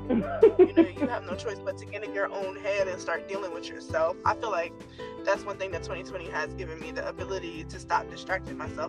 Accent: Miami, Florida, United States; now in Marion County, United States; I'm from the Miami area, so I never experienced racism until I moved to Marion County, and it's just like crazy to me.

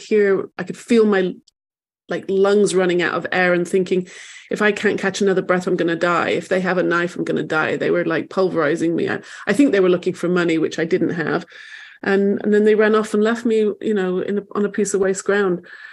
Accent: England, United Kingdom; I grew up in England, and I went to Manchester University.

